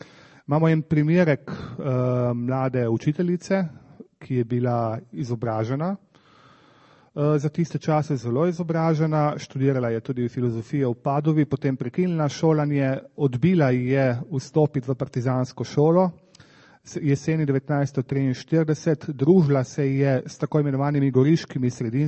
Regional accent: Slovenian Littoral, Slovenia; kajti Primorci smo živeli relativno blizu meje

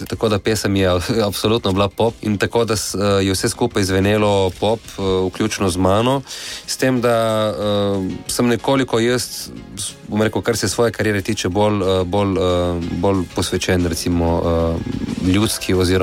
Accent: Izola, Coastal–Karst, Slovenia; Ja, poglejte, jaz prihajam iz Izole

